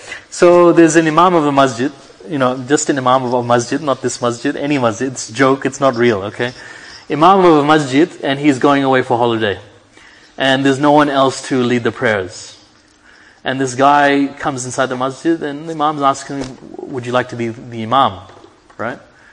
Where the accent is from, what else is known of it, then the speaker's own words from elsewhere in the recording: Melbourne, Victoria, Australia; I'm using MCG because I'm from Melbourne.